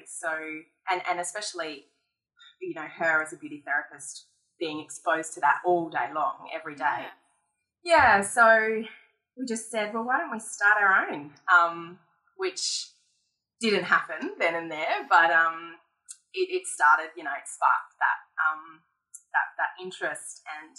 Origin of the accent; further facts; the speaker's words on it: Byron Bay, New South Wales, Australia; I grew up in Byron Bay